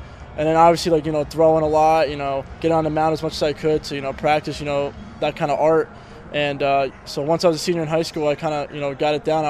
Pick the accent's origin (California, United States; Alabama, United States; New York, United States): New York, United States; now in Houston, United States; And I'm from New York, and that's not really a big thing. It's kind of either go D1 or go home. So I decided to take a huge chance of myself. I went down to Houston, Texas, and the rest is history.